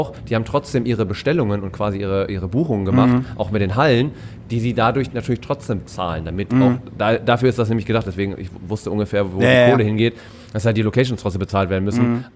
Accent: Bielefeld, North Rhine-Westphalia, Germany; ich komme eigentlich aus Bielefeld gebürtig.

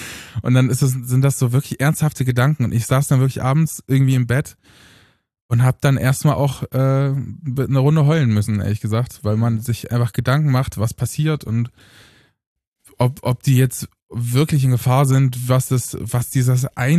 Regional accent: Eisleben, Saxony-Anhalt, Germany; born there; damals in Eisleben in Sachsen oder Sachsen-Anhalt, ich weiß gar nicht mehr, wo das liegt, ehrlich gesagt, da wo ich geboren bin. Lutherstadt Eisleben.

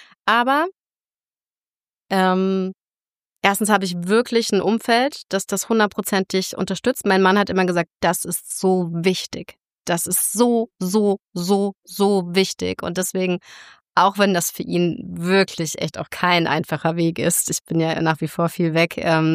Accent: Karlsruhe, Baden-Württemberg, Germany; born there; Ich komme aus Karlsruhe gebürtig

